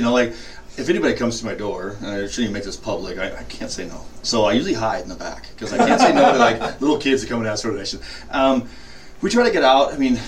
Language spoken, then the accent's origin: English; Polson, Montana, United States; now in Missoula, United States; Yeah. Proudly from Polson, Montana. I came here, went to college here, and I've been here the rest of. So I've been here longer than I was in Polson, but so I've been here since 1997.